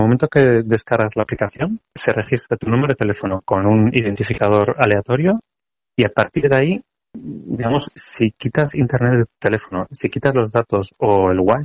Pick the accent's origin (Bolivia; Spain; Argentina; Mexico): Spain; now in Singapore; ahora yo soy de España